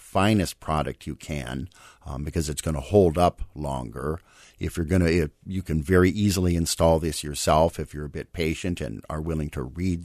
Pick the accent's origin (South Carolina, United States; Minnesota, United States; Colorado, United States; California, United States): Colorado, United States; Denver; I grew up in Denver. We didn't see that.